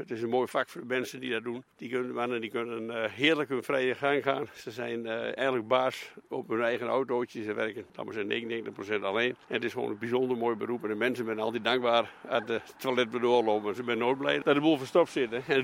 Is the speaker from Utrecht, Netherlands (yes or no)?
no; Overijssel, Netherlands; now in Friesland, Netherlands; Maar ik ben een tukker, hè?